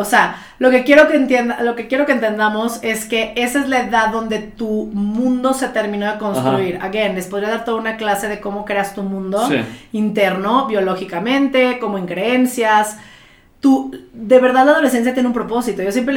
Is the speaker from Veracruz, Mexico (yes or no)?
no; Guadalajara, Jalisco, Mexico; also born or lived in New York; Digo, yo estudié la carrera en Nueva York. El simple hecho de irte a un mundo donde yo vengo de Guadalajara, imagínate.